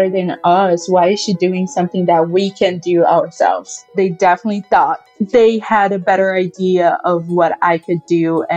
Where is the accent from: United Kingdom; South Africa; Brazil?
Brazil; Rio de Janeiro; English is a second language; I'm from Rio, so Indiana was the smallest place that I had lived in.